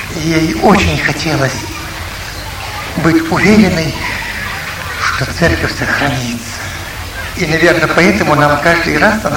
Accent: Saint Petersburg, Russia; Я жил тогда, мое детство прошло в Ленинграде.

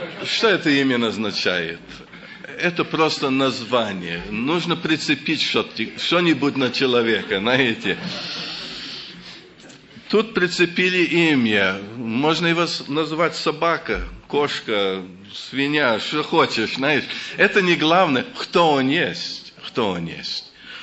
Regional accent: Russia; я из России.

